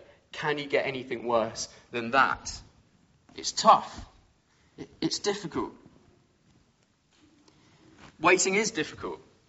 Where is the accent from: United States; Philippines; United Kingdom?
United Kingdom; I mean, we are British, so we're quite good at waiting in line for things